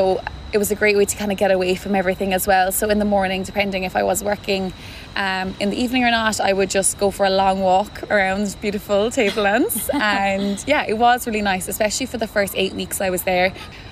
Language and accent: English; Waterville, Munster, Ireland; moved away as an adult; now in Australia; I'm 26 years old. I'm from Waterville in County Kerry, and I moved out to Australia in September this year, well, last year, 2024. I spent 10 days in Sydney, and then I moved up to Queensland